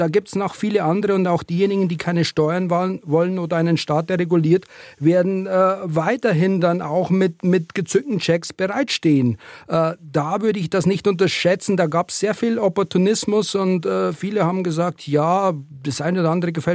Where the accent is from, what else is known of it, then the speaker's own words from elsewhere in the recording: Bavaria, Germany; Als Bayer denkst du dann natürlich gleich an Bier